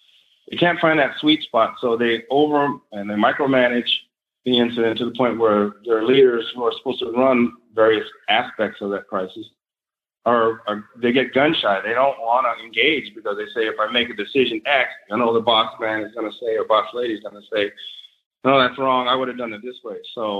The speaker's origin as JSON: {"language": "English", "region": "California", "country": "United States", "tie": "born or raised there", "said": "And I'm from California, raised and educated in California."}